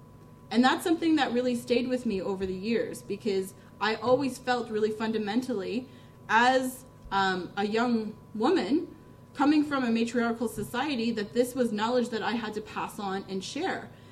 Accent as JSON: {"language": "English", "region": "Ontario", "country": "Canada", "said": "I come from Ontario, where I feel like we're a lot more divided"}